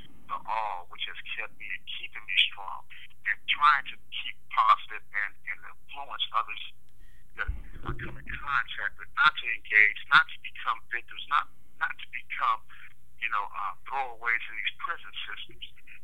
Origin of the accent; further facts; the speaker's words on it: Los Angeles, California, United States; You know, I grew up in Los Angeles.